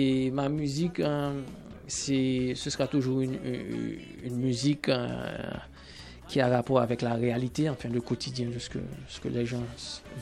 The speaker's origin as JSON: {"language": "French", "country": "Haiti", "tie": "born or raised there", "said": "Moi, j'ai grandi en Haïti."}